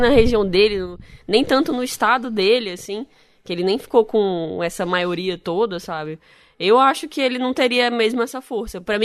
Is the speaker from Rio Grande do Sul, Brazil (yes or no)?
no; Ceará, Brazil; eu sou cearense